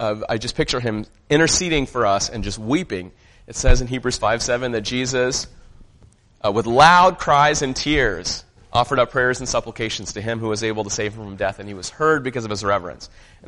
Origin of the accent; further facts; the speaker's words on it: United States; born there; So I'm Indian ethnically, and I go to India fairly often. Even though I was born in the U.S., my parents were born and raised in India.